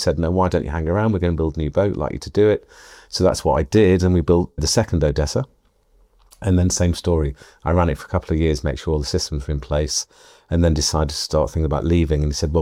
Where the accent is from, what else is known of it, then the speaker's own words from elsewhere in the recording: Southport, North West England, United Kingdom; I grew up in Southport, which is a seaside town in the northwest, home of the 24-hour yacht race.